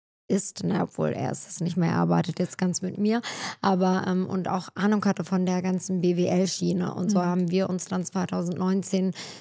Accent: Hanover, Lower Saxony, Germany; ich bin ja in Hannover groß geworden, aufgewachsen und meine Mutter lebte dann aber irgendwann nach einer Zeit in Bremen und ich war dann ja mit 18 weg von zu Hause

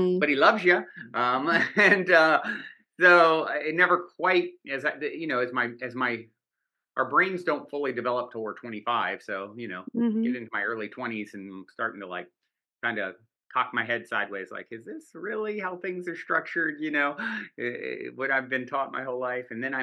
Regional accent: East Coast, United States; now in Los Angeles, United States; I grew up on the East Coast, currently reside in Venice Beach, Los Angeles area, California

